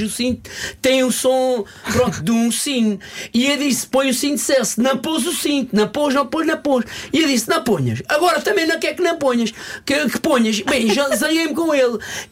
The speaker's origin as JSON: {"language": "Portuguese", "region": "Faro", "country": "Portugal", "tie": "born or raised there", "said": "Sou de Faro, nasci em Faro, criado em Faro, contente, gosto de praia"}